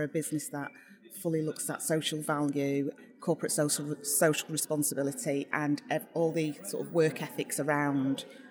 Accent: Manchester, North West England, United Kingdom; from SavvyGuest. I'm the founder and I'm a local girl from Manchester.

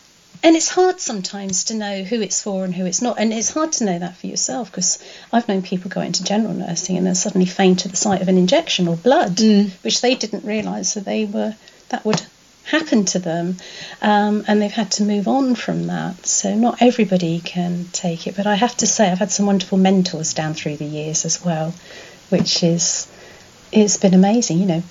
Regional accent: Ryde, South East England, United Kingdom; born there; I was born in Ryde, on Ryde seafront, my poor mum.

